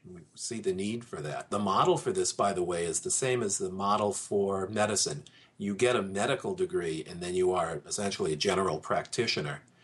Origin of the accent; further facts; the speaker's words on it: New England, United States; I'm from New England. We have the reputation as being thrifty, and I am thrifty.